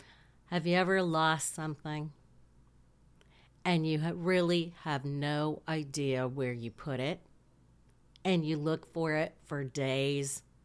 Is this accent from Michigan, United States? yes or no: yes; Hillsdale, Michigan, United States; I grew up on River Street in Hillsdale, Michigan. There were 9 houses on the street, actually 8 houses and 1 house trailer. It was a small little neighborhood.